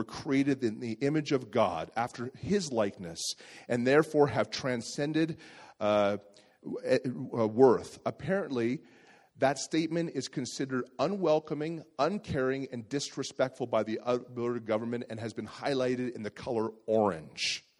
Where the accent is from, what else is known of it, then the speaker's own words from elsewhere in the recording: Alberta, Canada; You know, I'm from Alberta, Canada, and this is happening right now in Alberta.